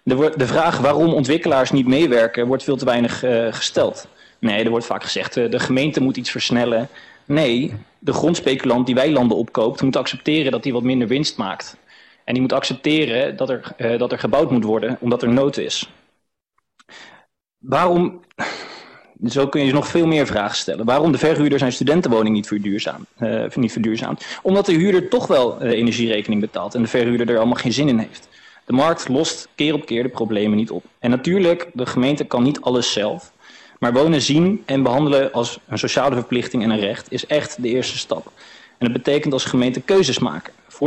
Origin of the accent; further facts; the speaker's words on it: Groningen, Netherlands; En dan is ook nog 1 ding wat ik als Groninger echt even van mijn hart moet.